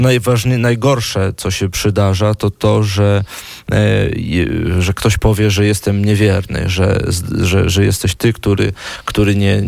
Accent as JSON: {"language": "Polish", "town": "Taxila", "region": "Punjab", "country": "Pakistan", "second_language": "Polish", "said": "Ja pochodzę z rodziny z miejscowości Taxla, gdzie historia chrześcijan sięga świętego Tomasza, apostoła. Dlatego pochodzę właśnie z tej tradycji."}